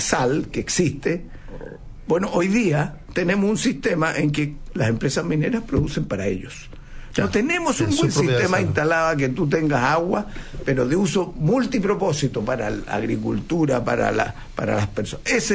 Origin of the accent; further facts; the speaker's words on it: Chile; yo quiero ser realista y que mostremos que somos capaces los chilenos de tener un camino